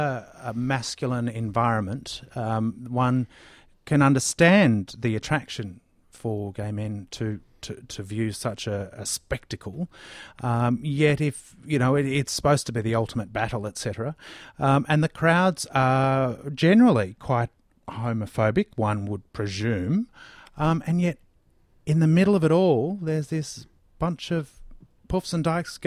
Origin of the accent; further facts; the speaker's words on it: Bendigo, Victoria, Australia; I can't remember whether I was in Melbourne or still in my hometown of Bendigo